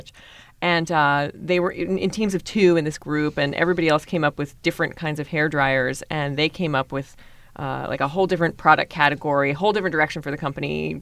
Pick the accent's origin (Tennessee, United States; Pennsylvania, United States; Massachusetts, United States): Pennsylvania, United States; Media; I grew up in a town actually called Media, Pennsylvania, outside of Philadelphia.